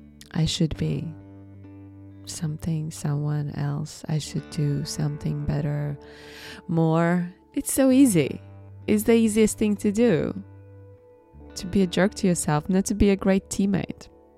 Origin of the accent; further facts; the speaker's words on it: Latvia; first language Latvian; English is a second language; moved away; I had almost no one in Latvian audience, which is my native language and the country where I was born and spent half of my life.